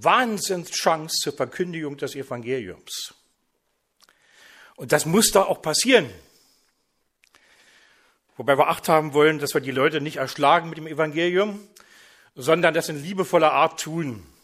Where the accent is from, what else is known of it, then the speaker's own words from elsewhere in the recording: Vielau, Saxony, Germany; ich komme aus Vielau, das liegt in der Nähe von Zwickau, komme aus dem Hintergrund der Brüderversammlungen, wo ich mit Leib und Seele zu Hause bin. Ich bin 63